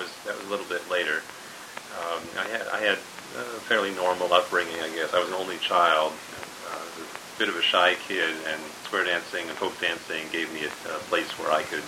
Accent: New York City, New York, United States; born there; Okay, I was born in New York City.

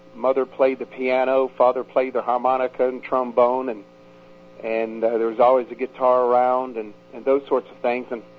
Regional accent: Norfolk, Virginia, United States; also born or lived in Waterville, Maine; I was born in Maine, up around Waterville area, near Augusta, and was relocated with my parents down to Norfolk, Virginia, where they started square dancing.

